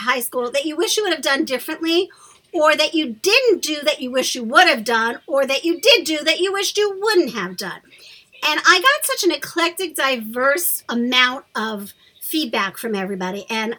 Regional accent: Long Beach, New York, United States; It's not exclusive to just the high school, but just the general feeling of growing up in Long Beach.

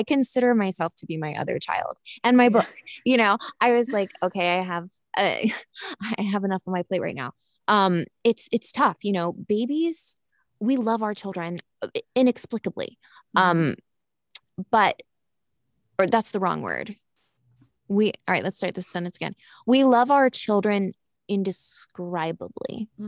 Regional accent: United States; also born or lived in United Kingdom; all of my experiences as an adult, and my whole context for motherhood was British, even though I'm American.

